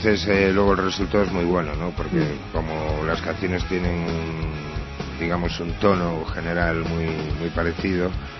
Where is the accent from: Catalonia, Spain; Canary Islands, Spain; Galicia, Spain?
Galicia, Spain; Vigo; now in Lugo, Spain; Bueno, pues soy gallego de Vigo. Lo que pasa es que me he ido a vivir a Lugo